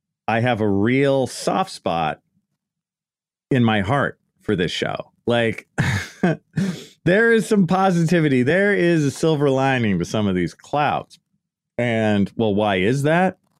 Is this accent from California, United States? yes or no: yes; Oakland, California, United States; also born or lived in Santa Barbara / Los Angeles; I grew up in the East Bay area, right? So in kind of the Oakland area.